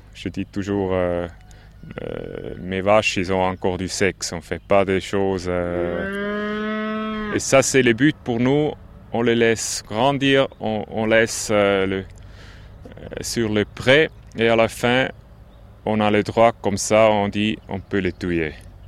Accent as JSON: {"language": "French", "country": "Switzerland", "said": "je suis suisse, et nous, on est petit, mais en Suisse, on aime la qualité."}